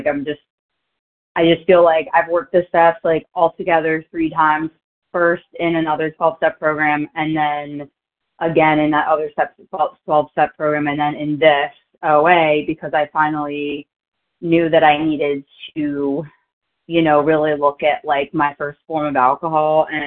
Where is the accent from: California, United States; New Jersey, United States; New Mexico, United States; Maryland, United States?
New Jersey, United States; And I'm from South Jersey. I'm from right outside of Philly.